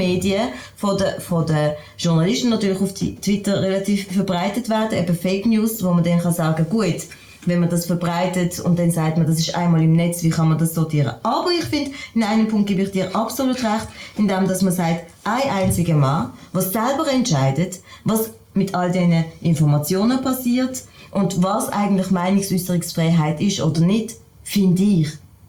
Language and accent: German; Switzerland; Als Schweizerin kenne ich das natürlich anders.